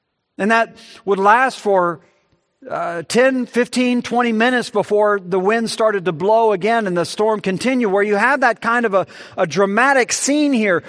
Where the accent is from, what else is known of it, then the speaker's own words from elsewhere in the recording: Gulf Coast, United States; I lived through those as a child growing up on the Gulf Coast